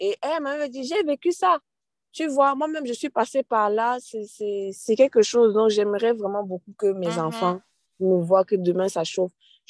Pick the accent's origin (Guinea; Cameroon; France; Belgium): Cameroon; moved away; Quand je suis partie du Cameroun, maintenant, je pouvais parler avec mon père.